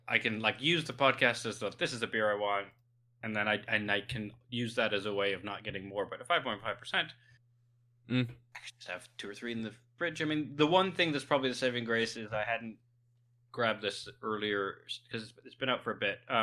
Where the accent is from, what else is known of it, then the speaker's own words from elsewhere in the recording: Canada; Maple and pecan are very Canadian flavors, maple obviously very famous, and frankly, my home country is having a time.